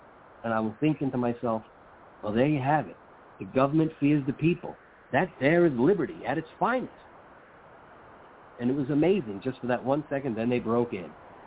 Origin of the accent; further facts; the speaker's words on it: New York, United States; and I grew up in New York, of all places.